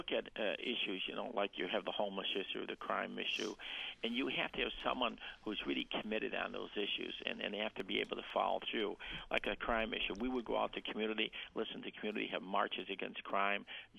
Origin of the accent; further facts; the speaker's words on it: United States; You know, we grew up in the United States, and the world is moving quicker.